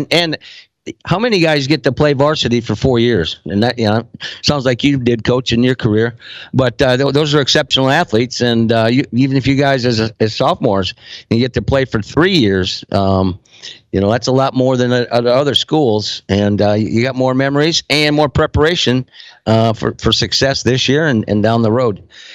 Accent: Iowa, United States; Well, I'm from Iowa. I worked for the Cubs organization in the 90s.

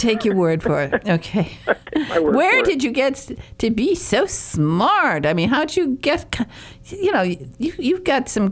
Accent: United States; also born or lived in England; I'm American. Get over it.

